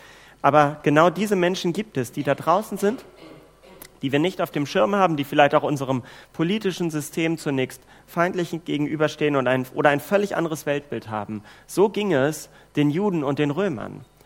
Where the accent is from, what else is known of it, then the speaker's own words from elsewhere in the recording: Germany; das können wir vielleicht gerade gar nicht so sagen, Gott sei Dank als Deutsche, dass wir das haben